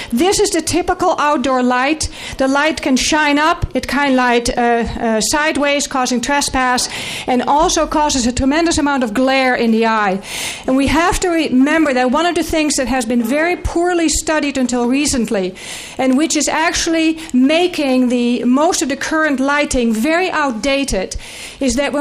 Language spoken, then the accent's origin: English; Lake City, Minnesota, United States; from Lake City